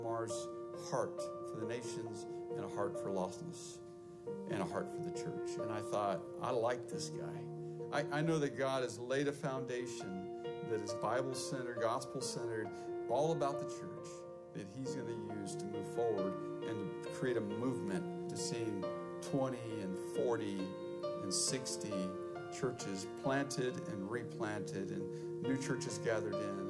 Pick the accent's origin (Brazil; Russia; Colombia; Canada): Colombia; Bogotá, Bogotá Capital District; sponsored my parents in 1969 to go to Colombia, and that's where I grew up. I grew up in Bogota, a city of 5 million.